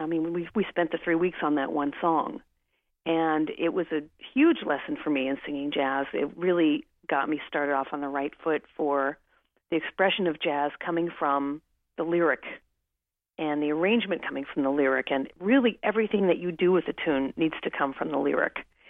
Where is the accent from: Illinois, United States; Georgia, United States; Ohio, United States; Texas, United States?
Ohio, United States; Cincinnati; When I was growing up in Cincinnati, at a certain point, when I first heard jazz, which was really pretty much at Walnut Hills High School